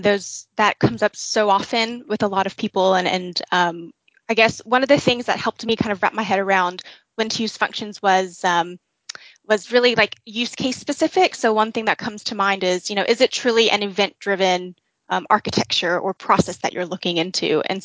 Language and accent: English; the South, United States; accent: Southern; now in United Kingdom; sound extremely Southern in the UK. So I have to kind of check myself, because people are like, oh, where are you from? You have a really strong accent.